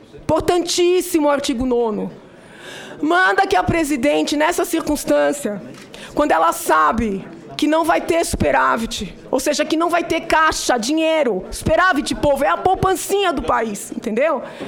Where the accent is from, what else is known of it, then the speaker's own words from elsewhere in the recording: Brazil; Eu sou brasileira. Eu amo esta terra, mais que tudo. Eu estou aqui porque eu sou brasileira.